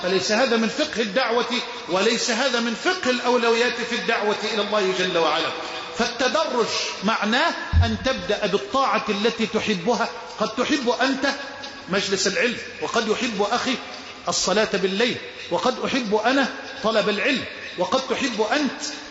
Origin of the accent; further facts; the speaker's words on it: Egypt; اللهم اجعل بلدنا مصر واحة للأمن والأمان